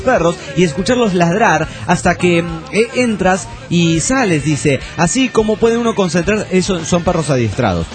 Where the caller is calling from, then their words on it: Stockholm, Stockholm County, Sweden; de Estocolmo, Suecia.